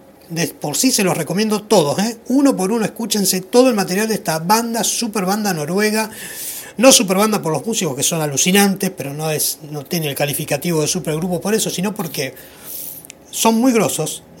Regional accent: Santa Fe, Argentina; accent: Rosario; hoy me estoy comiendo las S como bien rosarino o cercano a Rosario, ¿no? Recordamos que este programa se hace en la ciudad de Pérez, vecina a la ciudad de Rosario, provincia de Santa Fe, República Argentina

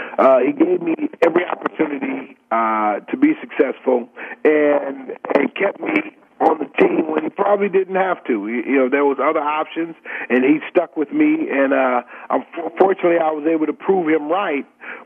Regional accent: Detroit, Michigan, United States; to get to Detroit, to my hometown, and win a championship

